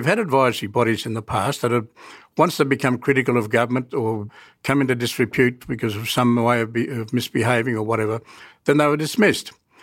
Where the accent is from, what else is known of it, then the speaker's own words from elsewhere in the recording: Katherine, Northern Territory, Australia; I grew up in Katherine